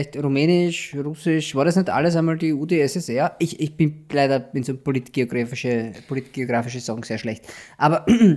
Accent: Austria; Als Österreicher.

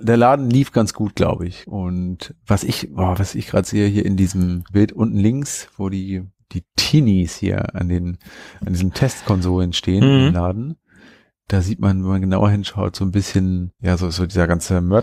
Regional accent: Hanover, Lower Saxony, Germany; Also wir hatten ja hier bei uns in Hannover auch in Spielzeugläden

